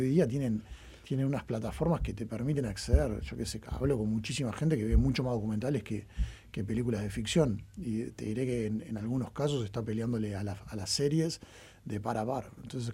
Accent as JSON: {"language": "Spanish", "country": "Uruguay", "said": "soy uruguayo y porque vivo acá"}